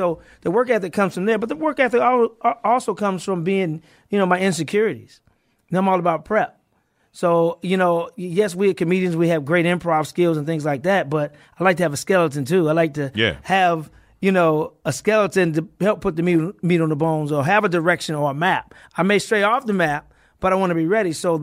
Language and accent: English; St. Louis, Missouri, United States; also born or lived in New York; So we ended up moving to St. Louis. So I claimed St. Louis because I was there from age 7 to 23.